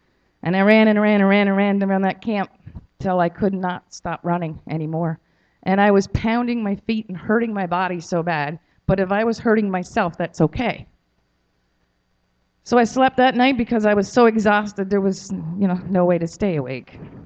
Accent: Newfoundland and Labrador, Canada; I was born and raised in the Anglican Church. I grew up in Newfoundland.

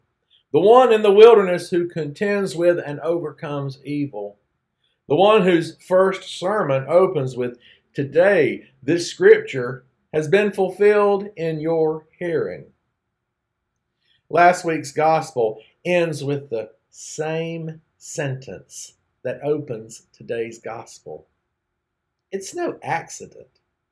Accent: Douglas, Georgia, United States; two of which were back in my hometown, which is Douglas, Georgia. It's north of the city of Valdosta, about 55-ish minutes up U.S. 441 or U.S. Highway 221.

